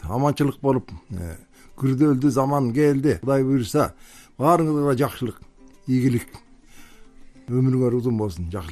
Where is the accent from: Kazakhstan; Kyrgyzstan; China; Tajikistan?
Kyrgyzstan; Issyk-Kul Region; Мен Жетегиз районунда Чоңгулс деген айылдан туулуп өскөм, төрөлгөм.